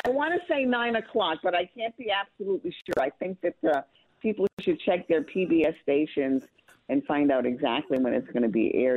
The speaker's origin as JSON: {"language": "English", "town": "Tucson", "region": "Arizona", "country": "United States", "tie": "born or raised there", "said": "I grew up in Tucson, Arizona, which is 60 miles from the Mexican border. And so growing up in Arizona, of course, there's a large Latino population."}